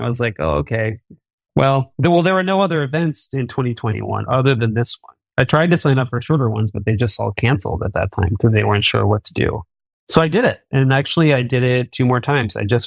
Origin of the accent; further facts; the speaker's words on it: Detroit, Michigan, United States; RailsConf 24 will be in my hometown of Detroit next year.